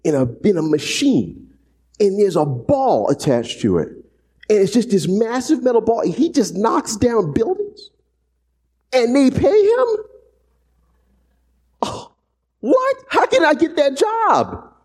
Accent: the South, United States; I'm from the South, hey. You know, I'm down with the pig

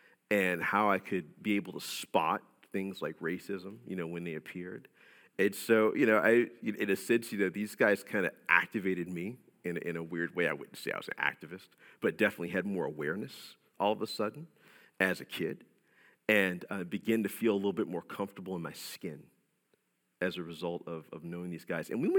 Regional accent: New Orleans, Louisiana, United States; When I was a kid, I grew up in New Orleans. A lot of you know that.

